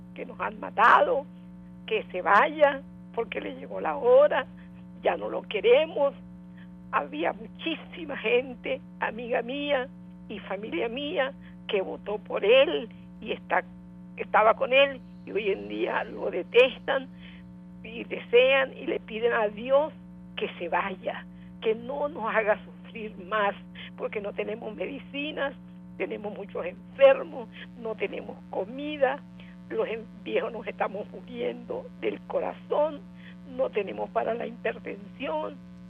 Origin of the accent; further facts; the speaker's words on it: Rubio, Táchira, Venezuela; now in Carayaca, Venezuela; Vivo aquí en Carayaca, pero soy de Rubio, estado Táchira.